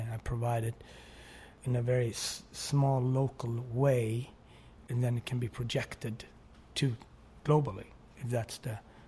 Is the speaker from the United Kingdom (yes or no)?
no; Sweden; You know, I loved growing up in Sweden. I loved it.